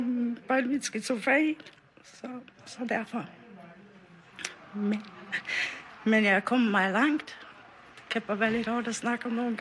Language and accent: Danish; Faroe Islands; now in Denmark; jeg kommer fra Færøerne. Men jeg har boet i Danmark i 22 år.